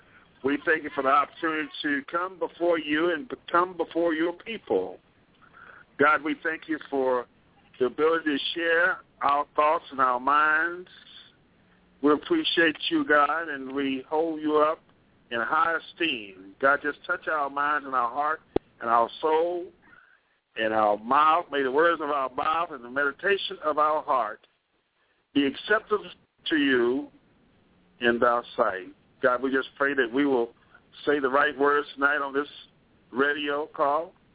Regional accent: North Carolina, United States; now in Myrtle Beach, United States; I am from North Carolina, and for the past 4 years, almost 5 years now, I've lived in Myrtle Beach, South Carolina.

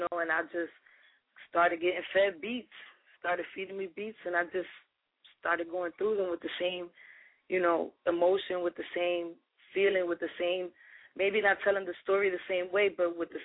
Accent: Philadelphia, Pennsylvania, United States; the song is basically a Spanish-English song because I'm from Ricanville, how they call it, North Philly.

